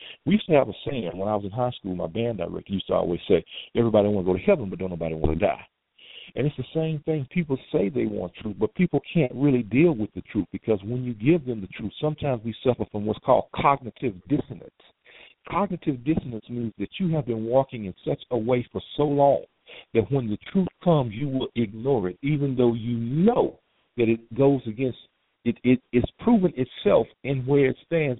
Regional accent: Houston, Texas, United States; Well, of course, I'm here from Houston, Texas, and I am a product of Houston's Fifth Ward community. And so growing up in the Fifth Ward, in an area of low income, poverty, things of that nature, you see a lot.

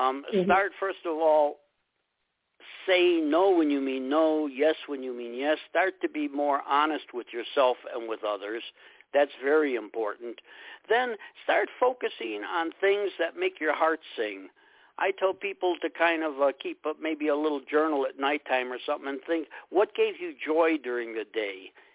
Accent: Chicago, Illinois, United States; You know, I'm from Chicago, the Chicago area

